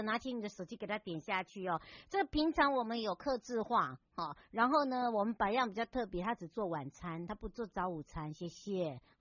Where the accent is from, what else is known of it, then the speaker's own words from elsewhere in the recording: Hualien County, Taiwan; 回到我的故乡花东纵谷，我们的花莲了。